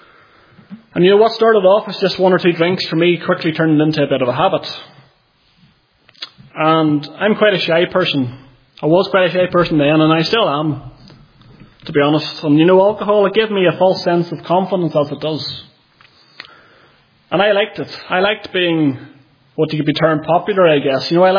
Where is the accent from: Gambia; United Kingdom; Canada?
United Kingdom; Northern Ireland; I am from County Armagh. You maybe know that from the accent. I've been told I've quite a thick accent, so hopefully you can understand me. And I've lived in Northern Ireland most of my life.